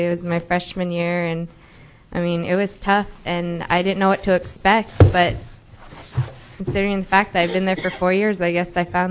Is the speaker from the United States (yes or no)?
yes; Cotsby, Alaska, United States; I'm 18 years old. I'm from Cotsby, Alaska, and I'm a senior at Galena Interior Learning Academy, and this is my fourth year there.